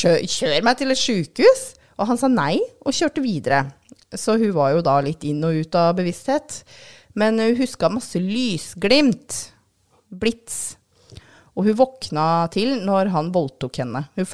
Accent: Drammen, Buskerud, Norway; er jo tross alt født og oppvokst i Drammen.

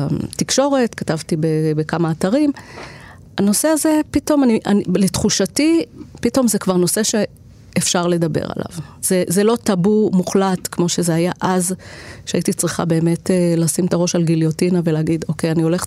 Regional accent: Safed, Northern District, Israel; ובניגוד, למשל, למקום שאני גדלתי בו, שנות ה-80-90, לעידן הזה, שעדיין לא היה אינטרנט בבתים

